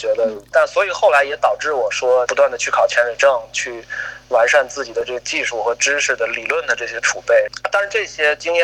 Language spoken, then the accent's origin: Chinese; Shanxi, China; 大学开始他们就这么叫我，然后我是一个山西人，在北京读了书，现在在西太平洋的一个海岛上做一个水下摄影工作室